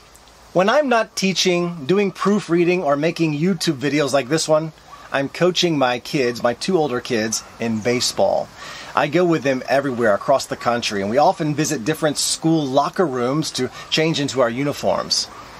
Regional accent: United States; You see, growing up in American schools, the staff, the crew responsible for cleaning, in my experience, never ever got involved with policing the school.

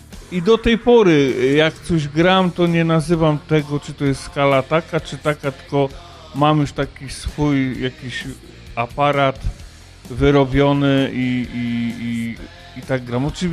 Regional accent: Darłowo, West Pomeranian Voivodeship, Poland; Ja pochodzę z małego miasteczka, Darłowo, i w latach 80. nie miałem od kogo się uczyć za bardzo tam.

